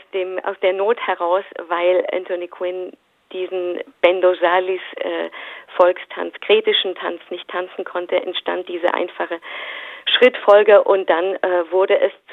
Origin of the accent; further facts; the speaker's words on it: Stuttgart, Baden-Württemberg, Germany; in Stuttgart, wo ich aufgewachsen bin, da ist eine große griechische Gemeinde